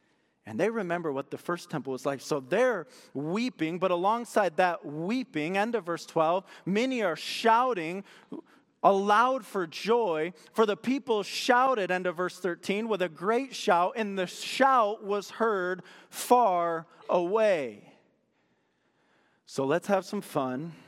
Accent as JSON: {"language": "English", "region": "Michigan", "country": "United States", "tie": "born or raised there", "said": "I'm a Michigan State Spartan fan. Don't hold that against me. I grew up in Michigan."}